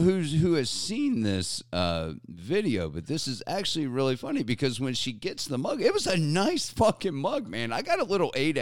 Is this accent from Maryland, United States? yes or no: yes; Maryland, United States; I grew up on the East Coast out in Maryland